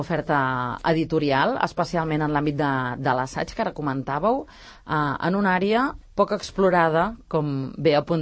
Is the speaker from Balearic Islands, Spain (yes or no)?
no; Catalonia, Spain; Mira, jo que vinc de l'Empordà